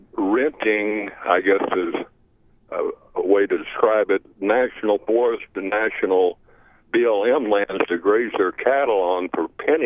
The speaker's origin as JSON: {"language": "English", "region": "Pacific Northwest", "country": "United States", "moved": "yes", "said": "I'm really from the Pacific Northwest. I've been gone from there for 40 years"}